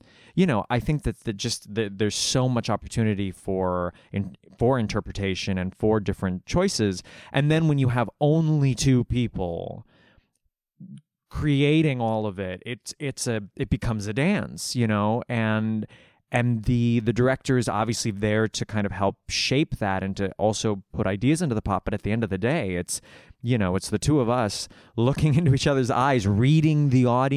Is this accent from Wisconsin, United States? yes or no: yes; Milwaukee, Wisconsin, United States; Joe and I are both from Milwaukee, Wisconsin, just across the lake there. So growing up in Milwaukee, I did a lot of children's theater and professional theater in the area as a young person.